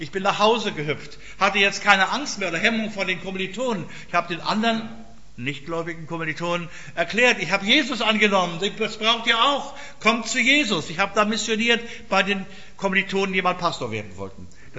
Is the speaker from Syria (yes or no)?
no; Northern Germany, Germany; Für mich als Norddeutscher sehr ungewohnt.